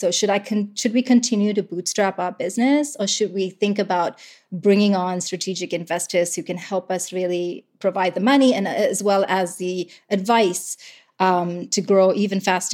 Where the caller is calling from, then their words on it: Toronto, Ontario, Canada; I'm calling from Toronto, Ontario, in Canada.